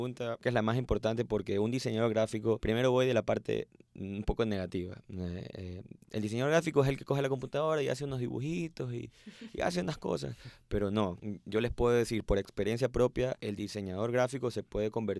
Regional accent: Babahoyo, Los Ríos, Ecuador; Yo soy de Bahoyo, como les comentaba, allá también tengo varias marcas.

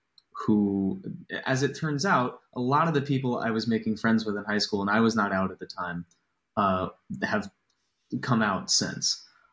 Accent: Virginia, United States; We all grew up and went to the same school system in Northern Virginia, in the, nice, the DC suburbs, which was a lovely place to grow up.

